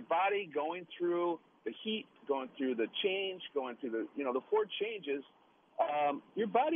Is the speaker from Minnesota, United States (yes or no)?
yes; Minneapolis, Minnesota, United States; also born or lived in Seattle; I grew up in Minneapolis and Bloomington, and I went out to Seattle for about 15, 17 years, and then I came back.